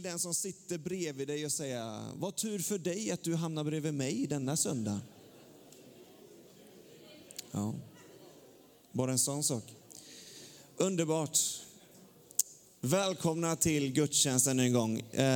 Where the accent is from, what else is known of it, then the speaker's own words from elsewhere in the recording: Australia; Swedish is a second language; now in Sweden; Så det Matilda sa, att jag kommer från Down Under